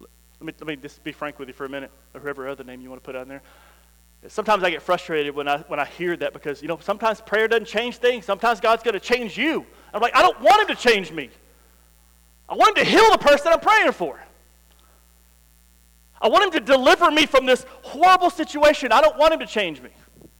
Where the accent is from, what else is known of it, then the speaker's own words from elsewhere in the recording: Denver City, Texas, United States; I grew up in Denver City, and we played football, and that was something that we did.